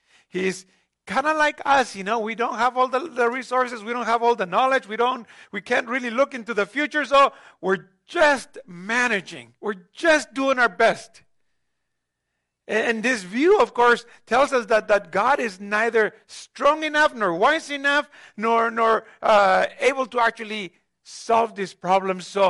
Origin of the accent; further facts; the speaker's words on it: Mexico; I remember as a kid growing up in Mexico, of course, in a very seismic, active region of the world, part of the so-called Ring of Fire that is on both sides of the Pacific Ocean.